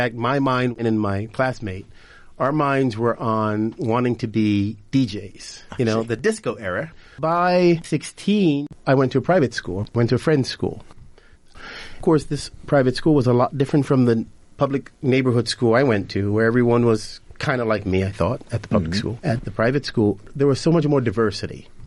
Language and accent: English; Philadelphia, Pennsylvania, United States; I grew up in North Philadelphia, just on the south side of Temple University. It was a nice little enclave of a neighborhood because if you went any direction, you were in a whole different world where it was scary for me.